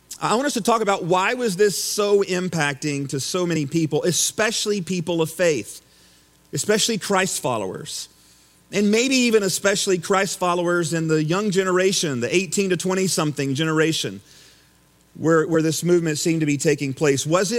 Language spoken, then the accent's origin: English; the South, United States; And if you know me, born and raised in the South in the Baptist world, that probably isn't further from the truth, right?